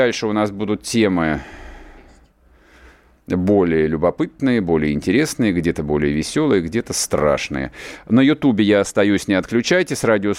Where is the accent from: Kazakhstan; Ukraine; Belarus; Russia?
Russia; Moscow; И вот я москвич